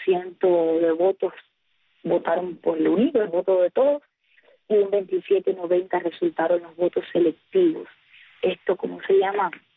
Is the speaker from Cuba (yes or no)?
yes; Cuba; porque yo soy del oriente de Cuba